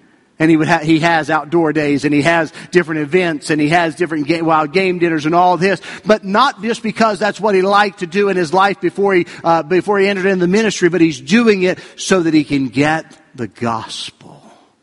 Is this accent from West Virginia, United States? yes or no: yes; West Virginia, United States; You know, I grew up in West Virginia, and there was little churches dotted all around the countryside.